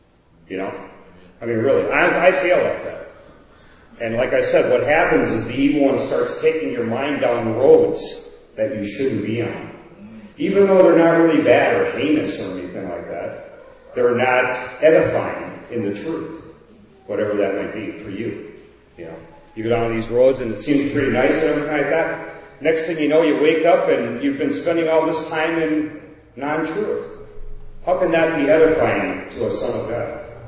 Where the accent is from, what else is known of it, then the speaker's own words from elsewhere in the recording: Wisconsin, United States; because I'm come from Wisconsin, and I've had, I've had smoked salmon, you know, a lot. We used to catch salmon and smoke them and eat them like mad